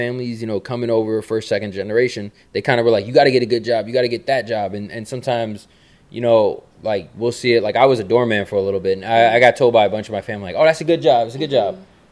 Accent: New York, United States; And that's what I really love about, like, the Latino community is, even though we'll be here, you know, I'm born and raised in New York.

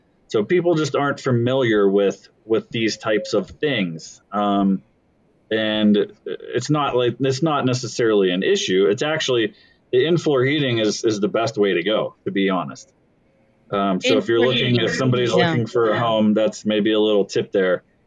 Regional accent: Pennsylvania, United States; I grew up in Pennsylvania, right? That's what we had. That's what a lot of people had in houses around there.

